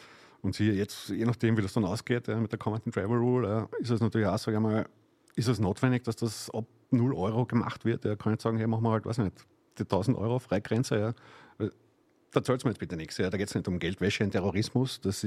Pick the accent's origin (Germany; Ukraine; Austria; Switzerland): Austria; Ich bin gern da, ich bin Österreicher, ich wohne da gern, ich habe da meine Family, meine Friends.